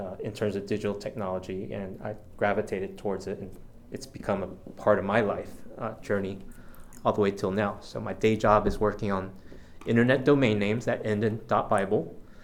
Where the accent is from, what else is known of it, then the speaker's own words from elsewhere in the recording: Winchester, Virginia, United States; And I grew up in Winchester, Virginia.